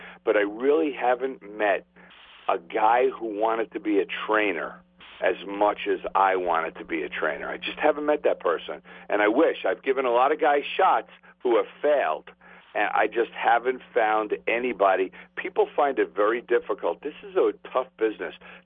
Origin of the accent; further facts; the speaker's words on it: New York, United States; I'm born and raised in New York, and I'm all about New York, and I root for the Mets